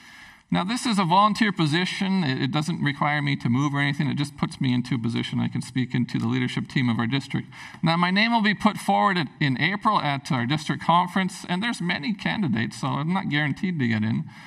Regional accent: Prince Rupert, British Columbia, Canada; When I was a teenager, growing up in Prince Rupert, we would come

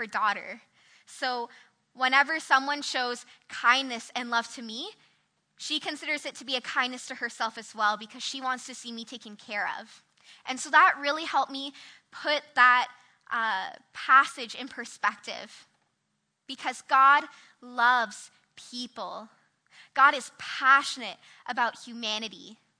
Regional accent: Toronto, Ontario, Canada; I'm actually from Toronto, Ontario. So that's a little bit far from here, just a little.

